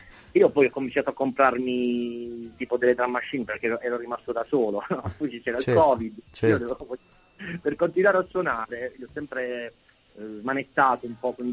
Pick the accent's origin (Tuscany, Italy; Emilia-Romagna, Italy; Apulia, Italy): Apulia, Italy; Mola di Bari; io sono di Mola di Bari, e Niccolò è di Capurso, che sono due paesi a 15-20 km più o meno da Bari